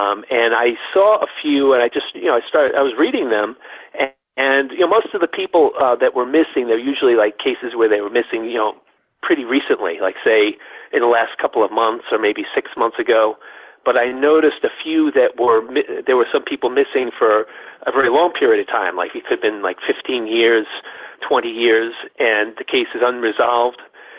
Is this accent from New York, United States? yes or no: yes; New York City, New York, United States; Well, I came from New York. I grew up in New York City. And again, that's why I started playing music there. I started acting there. And I had lived there my whole life.